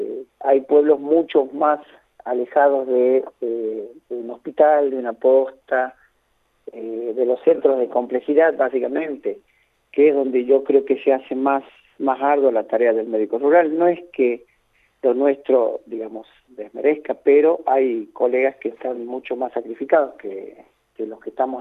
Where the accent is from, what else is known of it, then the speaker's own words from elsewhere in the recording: Siján, Catamarca, Argentina; Yo soy de Siján, nací en Siján, me crié en Siján, de ahí me fui a la universidad, y cuando tuve que salir a trabajar decidí volver a mi departamento, a mis orígenes.